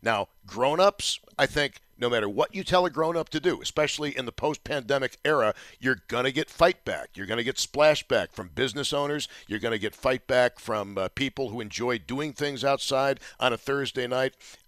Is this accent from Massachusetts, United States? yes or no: no; Buffalo, New York, United States; as a young boy and then as a young man growing up in Buffalo and Western New York, I consciously had that thought.